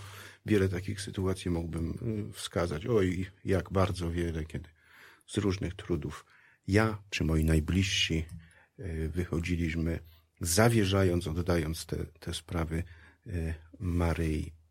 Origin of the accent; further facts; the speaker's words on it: Gorlice, Lesser Poland, Poland; Ja pochodzę z Gorlic i dwa sanktuaria, które pamiętam od dzieciństwa, z rodzicami odwiedzaliśmy.